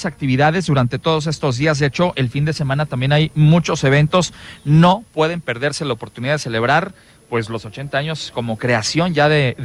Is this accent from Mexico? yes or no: yes; Mexico; además de recuperación de nuestras raíces como mexicanos